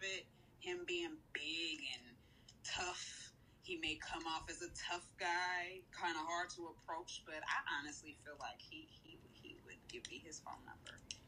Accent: California, United States; Of course, since I'm from California, it was my jam.

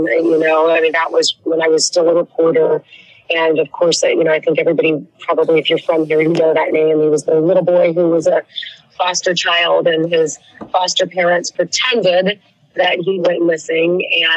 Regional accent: Cincinnati, Ohio, United States; now here I am working 20 years in my hometown, still loving what I do. I still get assigned, you know, big political debates or big news stories. You know, when Fountain Square, the shooting there happened, you know, my boss sent me right down to Fountain Square.

